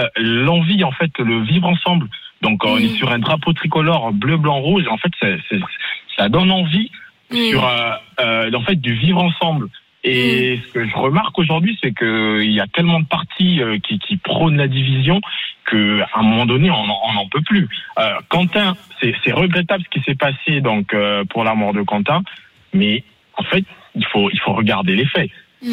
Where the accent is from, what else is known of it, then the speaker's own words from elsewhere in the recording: Gabon; born there; Je suis né au Gabon.